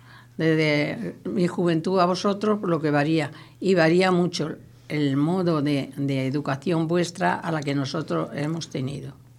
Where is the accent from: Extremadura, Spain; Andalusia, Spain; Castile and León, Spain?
Andalusia, Spain; Porcuna; moved away as an adult; now in Madrid, Spain; Tengo 81 años, nací en Porcuna, Jaén. Luego me vine a Madrid con 18 años.